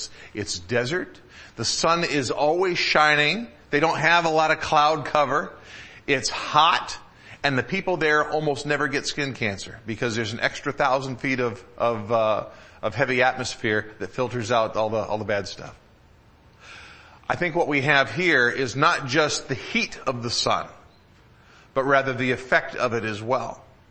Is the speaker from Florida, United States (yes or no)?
no; Michigan, United States; I remember when I was growing up in Michigan is surrounded by water.